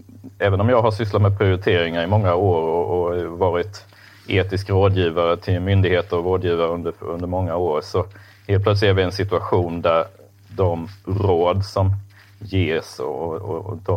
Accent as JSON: {"language": "Swedish", "region": "Småland", "country": "Sweden", "tie": "born or raised there", "said": "Jag är uppvuxen då i Småland i Bibelbältet. Uppvuxen i en frikyrklig familj där frågor kring Gud och synd och liksom de här stora frågorna var ständigt närvarande."}